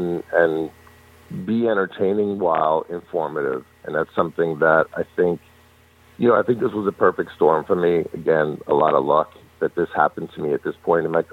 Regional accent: New York, United States; So growing up in New York, obviously, you become a Cosmos fan.

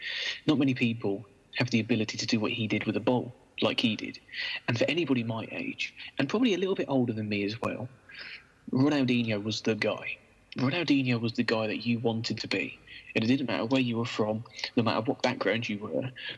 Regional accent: Milton Keynes, South East England, United Kingdom; I grew up in Milton Keynes, which when I was growing up didn't have a football team.

